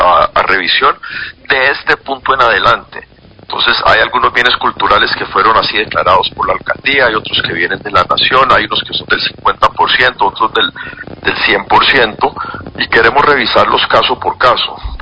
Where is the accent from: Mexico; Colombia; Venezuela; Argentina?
Colombia; Cali, Valle del Cauca; yo como alcalde, yo como caleño